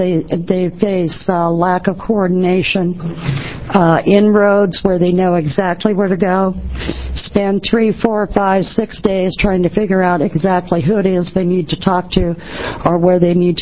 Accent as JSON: {"language": "English", "town": "Portland", "region": "Oregon", "country": "United States", "said": "I'm from Portland, Oregon."}